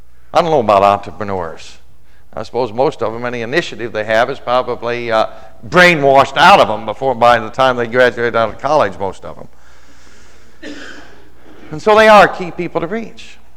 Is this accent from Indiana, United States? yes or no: yes; Terre Haute, Indiana, United States; Well, in my hometown, Terre Haute, Indiana, it was right at 6th and Chestnut.